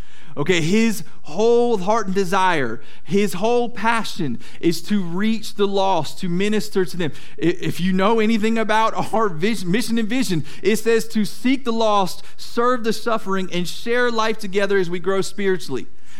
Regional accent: Jacksonville, United States; now in Mount Olive, United States; I grew up in Jacksonville, and if you weren't at the movie theater on the weekend, you were probably hanging out the mall or something like that. Well, there's not a whole lot of that here in Mount Olive

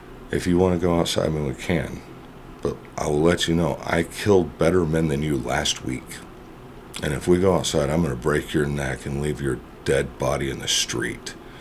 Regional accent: Duncanville, Texas, United States; Well, I grew up in Duncanville, Texas, actually.

